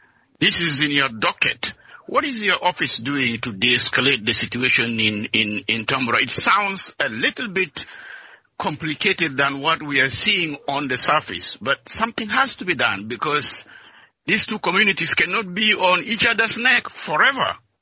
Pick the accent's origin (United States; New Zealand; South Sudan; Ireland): South Sudan; Yambio, Western Equatoria; I grew up in Western Equatoria, and during our time, we never witnessed ethnic tension, and we lived in Yambio peacefully.